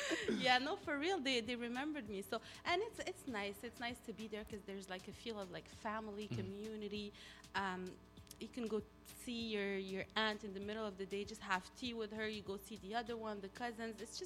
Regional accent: Canada; I grew up on Fielding. Yeah. When we just came to Canada, we lived on Fielding.

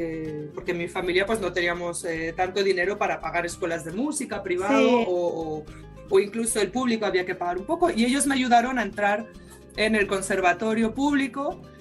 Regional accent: Barcelona, Catalonia, Spain; born there; yo nací en Barcelona, mi papá es francés y mi mamá es del Pirineo de Aragón.

